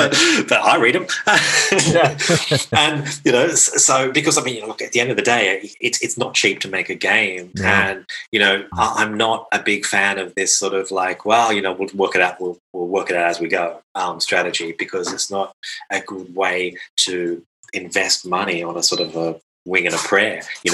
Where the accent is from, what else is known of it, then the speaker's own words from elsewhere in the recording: Australia; I come from Australia originally, and there's still a lot of games that get banned there